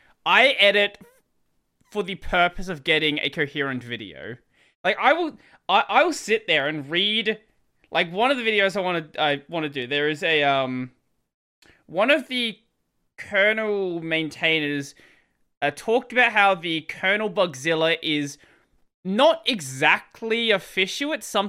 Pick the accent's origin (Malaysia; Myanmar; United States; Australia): Australia; I'm Australian, so we speak English, but it's a little bit broken sometimes. my accent has cleaned up quite a bit since I've been doing like YouTube stuff and, you know, speaking to Americans, speaking to Europeans.